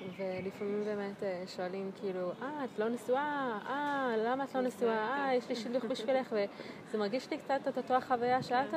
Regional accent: United States; also born or lived in Israel; כי אני גם אמריקאית, ואמריקאית ישראלית כזאת, אז כשאני בארץ אני אמריקאית, וכשאני בחול אני ישראלית, אז כאילו לא, אף פעם לא 100%, וגם בגלל שאני דתייה ואני בת 30

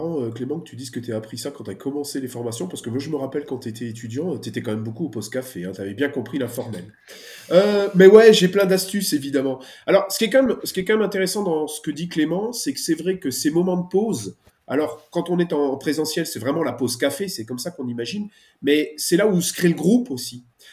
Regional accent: Belgium; Moi, je suis belge, on tutoie tout le monde.

